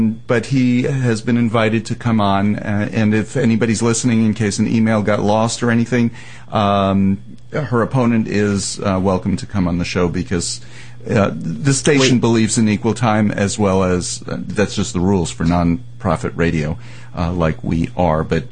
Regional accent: New York, United States; I had never seen that kind of thing before because I grew up in New York.

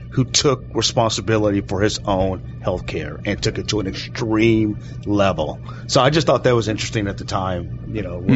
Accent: Dallas, Texas, United States; I'm from Dallas

